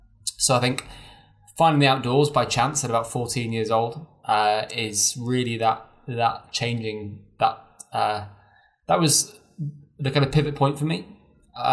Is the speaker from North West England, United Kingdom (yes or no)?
yes; Chester, North West England, United Kingdom; I was brought up near Chester.